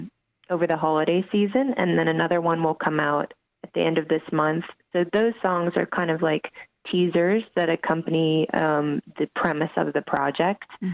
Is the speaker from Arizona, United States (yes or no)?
yes; Phoenix, Arizona, United States; I grew up in Phoenix, Arizona, and I went to college in northern Arizona in a little town called Flagstaff at NAU.